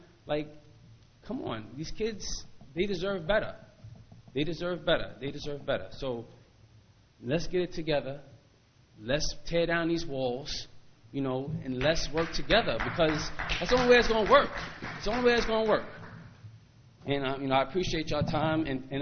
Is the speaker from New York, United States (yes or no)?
yes; Harlem, New York, United States; I came from Harlem.